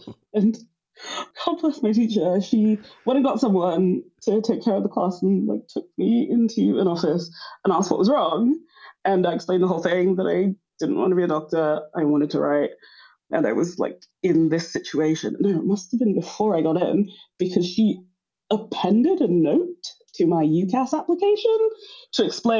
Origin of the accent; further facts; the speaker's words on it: Ghana; because I am Ghanaian